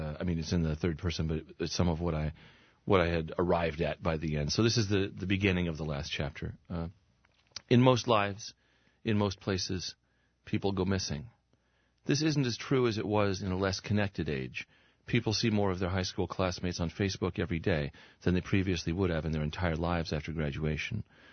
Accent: California, United States; Unlike me, I grew up in Southern California.

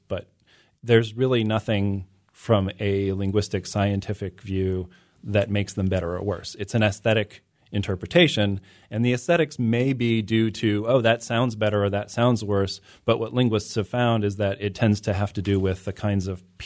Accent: Indiana, United States; No, I'm from Southern Indiana, which is actually sort of a northern part of Kentucky in terms of a dialect.

